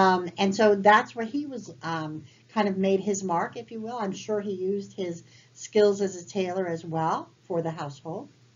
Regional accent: Quebec, Canada; He was the boy next door when I was growing up in Quebec.

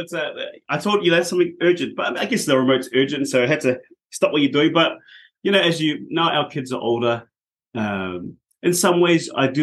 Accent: Auckland, New Zealand; From Auckland. So my wife and I were born and raised in Auckland. And we met at high school at Otahuhu College

